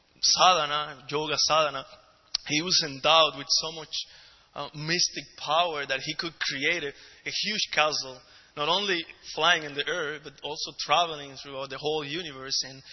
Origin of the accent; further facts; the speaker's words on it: Cuba; since I come from Cuba, there's a lot of people